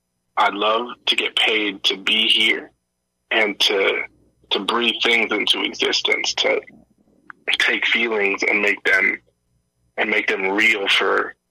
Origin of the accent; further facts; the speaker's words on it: Toronto, Ontario, Canada; part of growing up in Toronto, especially the East End, and then I eventually moved to the West Side with my family when I was in high school.